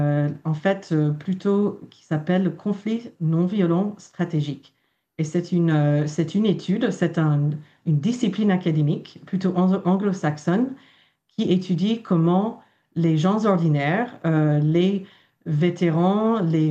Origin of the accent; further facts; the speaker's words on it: New Orleans, Louisiana, United States; Donc, comme je vous ai dit, j'ai grandi à la Nouvelle-Orléans et une problématique à la Nouvelle-Orléans, c'est le racisme.